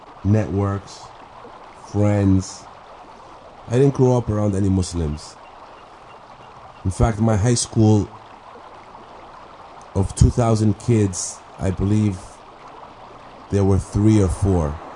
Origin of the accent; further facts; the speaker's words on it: United States; I was born and raised in America to a humble family that immigrated to America looking for a better life, more opportunity, a financial gain.